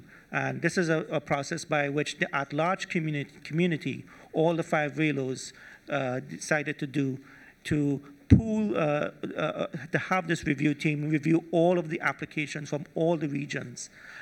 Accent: Trinidad & Tobago; I'm from the Trinidad and Tobago Computer Society from the island of Trinidad and Tobago in the Caribbean.

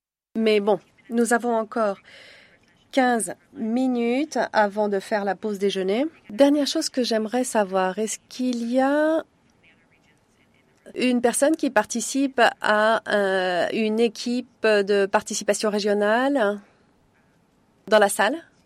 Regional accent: Jordan; je viens de Jordanie. Ça fait 2 ans maintenant que je travaille à l'ICANN.

